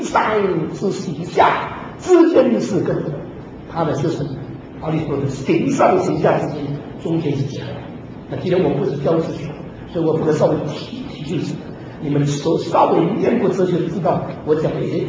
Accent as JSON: {"language": "Chinese", "country": "China", "said": "所以你不能因为我是中国人"}